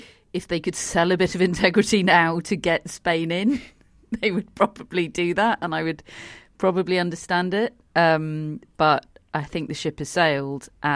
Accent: United Kingdom; as a British person

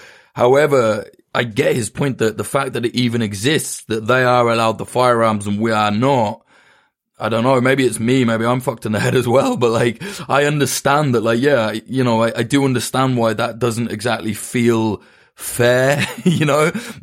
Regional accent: United Kingdom; as a Brit

